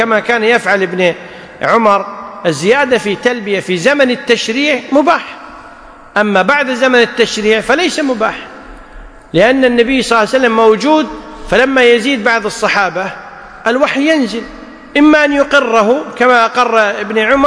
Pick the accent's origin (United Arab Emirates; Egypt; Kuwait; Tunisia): Kuwait; مثلا الآن المرأة عندنا في الكويت ممكن تركب سيارتها من الفاحل وتمشي إلى العبدلي مسافة أكثر من 120 كيلو